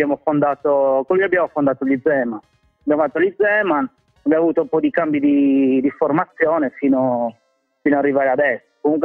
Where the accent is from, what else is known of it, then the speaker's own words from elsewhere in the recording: Sassari, Sardinia, Italy; moved away as an adult; now in Bologna, Italy; sono nato a Sassari, poi sono stato fino a 24-25 anni a Sassari, poi mi sono trasferito un po' per cercare lavoro, mi sono trasferito a Bologna, quindi sono qua da Bologna da più di 10 anni